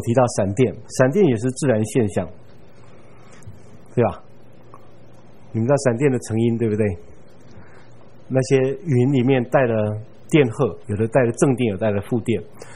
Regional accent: Taiwan; 我爸爸说我们台湾人称它叫 GB7

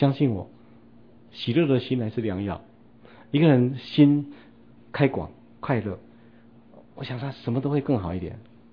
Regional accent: Taiwan; 以我们台湾人我对人性的认识

